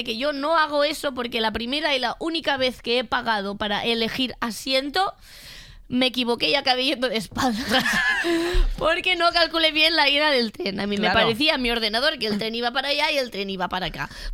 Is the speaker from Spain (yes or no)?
yes; Catalonia, Spain; como persona catalana esto me